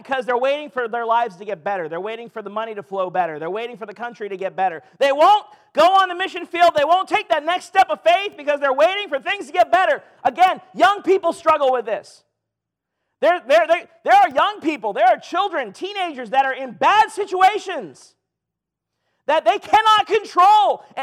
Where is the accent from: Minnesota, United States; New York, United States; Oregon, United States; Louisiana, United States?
Louisiana, United States; I'm from Louisiana, and I pastored a church in Michigan, so you can imagine the shock that to the system that was.